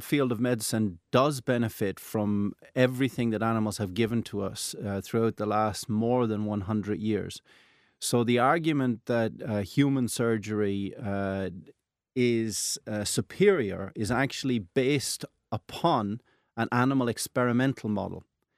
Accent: Ireland; So the era when I grew up in Ireland and was out all night calving cows and lambing sheep may still be the case in rural parts

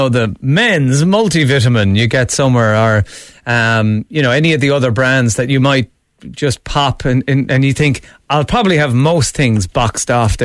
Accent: Ireland; So what are the ones that we tend generally, maybe as Irish people, to be lacking in?

